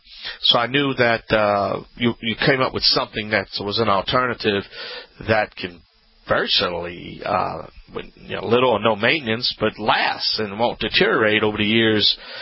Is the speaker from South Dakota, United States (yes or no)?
no; Louisiana, United States; I'm the Cajun contractor … the originator.